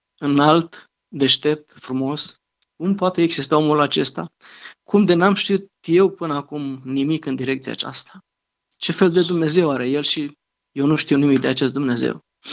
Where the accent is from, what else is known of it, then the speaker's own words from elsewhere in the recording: Târgoviște, Dâmbovița, Romania; Eu sunt deloc din Târgoviște.